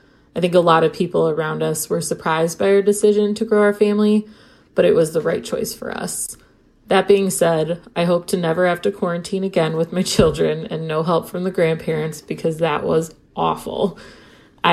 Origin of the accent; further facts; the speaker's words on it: Chicago, Illinois, United States; from Chicago.